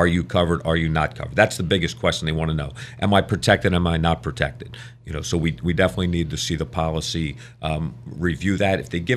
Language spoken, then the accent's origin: English; Philadelphia, Pennsylvania, United States; I mean, I was born and raised in Fairmount.